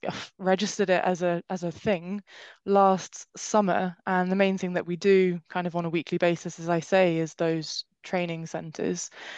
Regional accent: England, United Kingdom; now in Wales; I live in Wales, but I am from England.

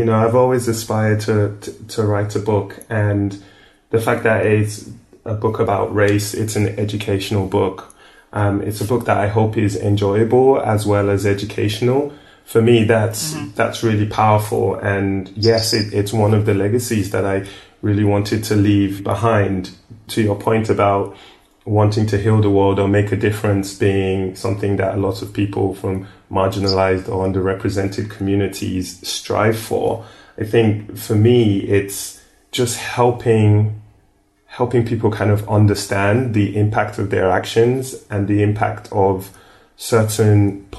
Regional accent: London, United Kingdom; also born or lived in Nigeria; growing up in London and then living in Nigeria, even though I faced racism in the UK, and then when I lived in Nigeria, there was a little bit of discrimination because of my accent and my background

